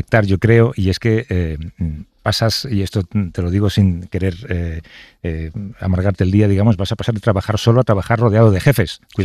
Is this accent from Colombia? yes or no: no; Madrid, Community of Madrid, Spain; yo soy también de Madrid